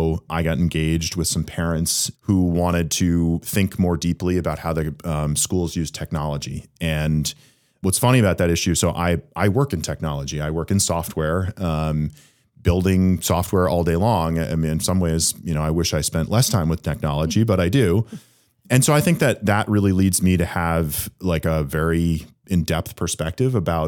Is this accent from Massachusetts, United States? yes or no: yes; Massachusetts, United States; So I grew up in Massachusetts, and so did my wife.